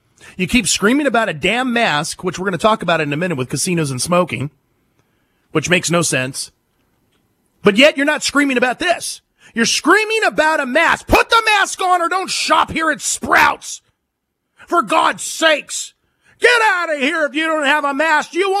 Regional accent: United States; Okay, hell yeah, I'm an American. I'm a patriot, baby.

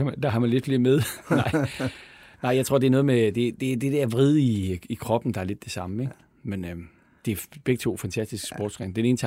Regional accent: Glostrup, Capital Region, Denmark; born there; Nej, der, jeg er født i Glostrup.

